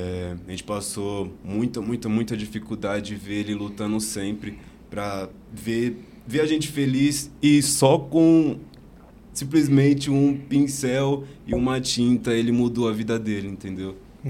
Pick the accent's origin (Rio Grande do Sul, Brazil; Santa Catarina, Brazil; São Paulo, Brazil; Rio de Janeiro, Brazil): São Paulo, Brazil; Vim da minha cidadezinha do Grajaú. Agradeço a Deus por ter vindo de lá, terra